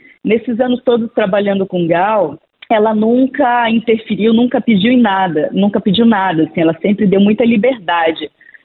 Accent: Bahia, Brazil; eu sou baiana, eu conheço essa história profundamente.

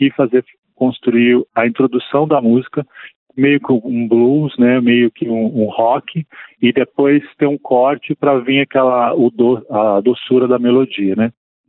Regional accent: São Paulo, Brazil; eu sou de São Paulo

